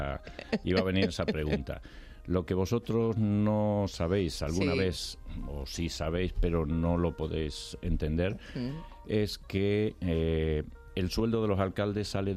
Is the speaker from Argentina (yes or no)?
yes; Argentina; now in Braojos, Spain; Yo me vine de Argentina con mi abuelo, me busqué la vida, empecé a trabajar